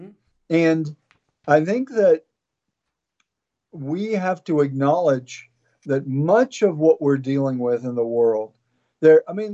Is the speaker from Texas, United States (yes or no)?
yes; Texas, United States; I mean, you know, I grew up in East Texas